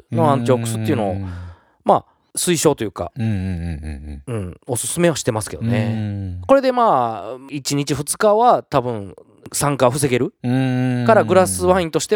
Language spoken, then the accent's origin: Japanese; Yamashina, Kyoto, Japan; うん、まあ僕らの生まれ育った場所ですねはいはい